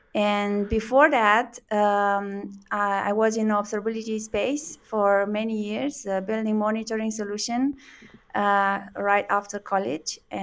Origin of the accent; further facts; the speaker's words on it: Romania; So I'm originally from Romania